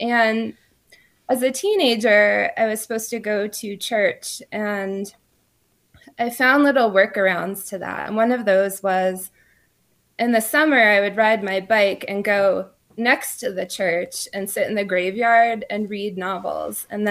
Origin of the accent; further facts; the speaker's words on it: New York, United States; I ended up meeting this whole group of artists and really interesting people that lived where I grew up in Long Island.